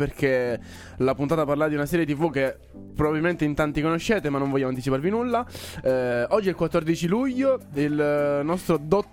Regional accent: Sicily, Italy; sono siciliano, sto a un'ora dal mare.

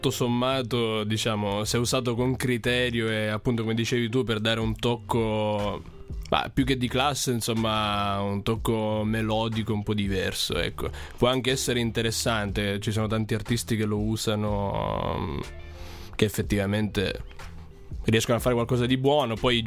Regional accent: Sicily, Italy; io sono siciliano di Siracusa, di un paesino vicino Siracusa

